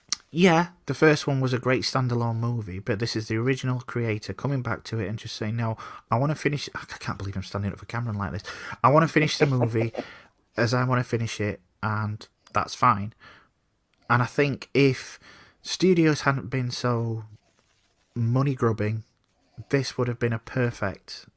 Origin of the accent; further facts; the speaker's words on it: United Kingdom; I'm as guilty as anyone for, you know, loving a happy ending despite my being British